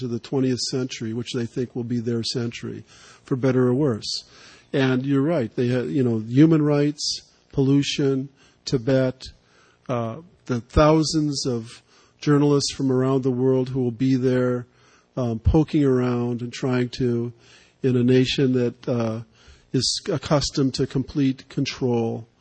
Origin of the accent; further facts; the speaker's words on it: Madison, Wisconsin, United States; I'm from Madison, Wisconsin.